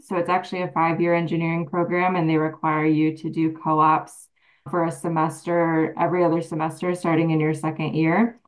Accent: Iowa City, Iowa, United States; I'm originally from Iowa City.

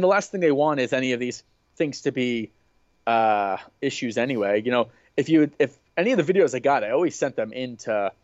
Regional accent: Florida, United States; I didn't have an NBA team growing up, even though I was from South Florida.

